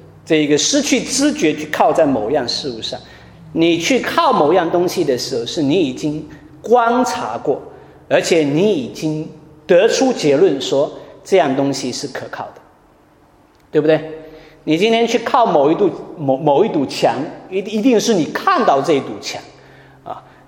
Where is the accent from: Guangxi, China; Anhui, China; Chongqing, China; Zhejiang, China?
Zhejiang, China; Wenzhou; now in Nanjing, China; 我是温州人，然后中国有这个户籍制度，那所以我到外面去的时候，我常常要办暂住证。那我在南京待了五六年了，